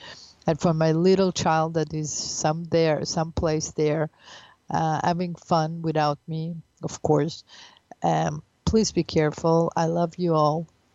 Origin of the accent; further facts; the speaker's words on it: Italy; now in Israel; because I grew up in Italy, as you know. So I'm also on that committee because I speak Italian